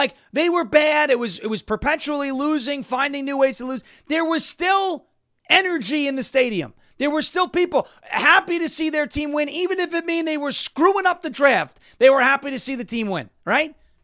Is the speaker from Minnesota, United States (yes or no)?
no; Long Island, New York, United States; when I grew up in New York, Long Island, our family was Jets season ticket holders.